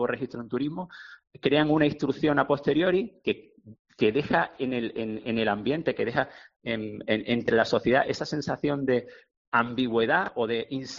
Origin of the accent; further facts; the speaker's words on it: Málaga, Andalusia, Spain; yo vivo en un pueblo de interior y cuando voy a Málaga también soy un turista, ¿no? Y soy malagueño, pero también soy un turista en Málaga